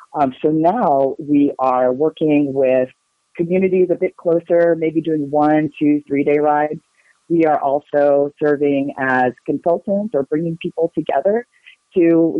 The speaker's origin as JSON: {"language": "English", "region": "Oklahoma", "country": "United States", "said": "I'm from Oklahoma, and I became a director of a week-long bicycle tour in Oklahoma."}